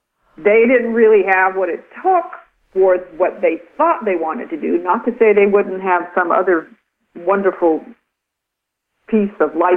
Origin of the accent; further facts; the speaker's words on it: the South, United States; also born or lived in New York City; I actually feel like I am more from the South than anywhere else, because I moved around a lot as a child, I went to high school, middle school and high school here, and I have deep roots in this part of the country.